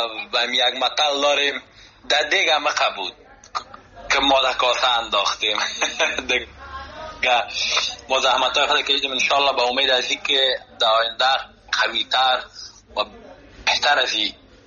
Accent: Afghanistan; خودم از افغانستان آمدم

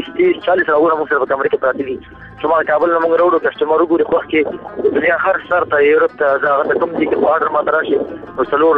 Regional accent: Baghlan, Afghanistan; now in Kabul, Afghanistan; افغانستان کې زه د بغلان د ولایت يم بغلان عمر 30 کال دی او ژوند په کابل کې کومه

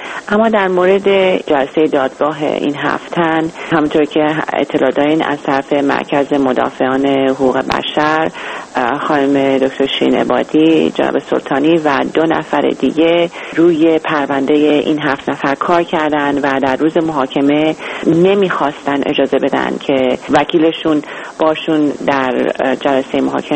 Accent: Iran; به عنوان یک ایرانی بهائی صریحا بگم

